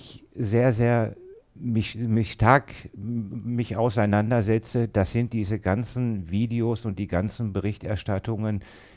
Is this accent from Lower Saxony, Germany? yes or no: no; Dortmund, North Rhine-Westphalia, Germany; Ich komme aus Dortmund, bin Mitte 50